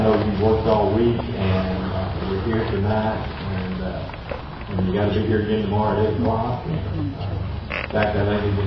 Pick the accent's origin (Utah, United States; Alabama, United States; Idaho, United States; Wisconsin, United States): Alabama, United States; I grew up in North Alabama, and it was just part of what you did.